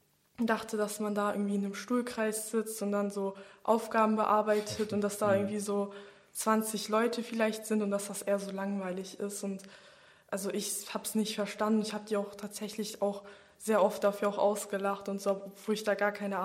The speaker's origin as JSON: {"language": "German", "country": "Germany", "tie": "born there", "said": "Also meine Mutter kommt aus Bosnien und mein Vater aus Montenegro. Das ist da nebenan. Ich bin aber in Deutschland geboren."}